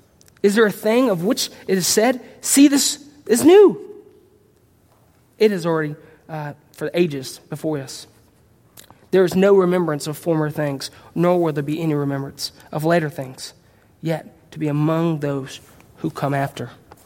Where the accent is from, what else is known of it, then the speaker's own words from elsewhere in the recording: United States; I'm American. I'm educated.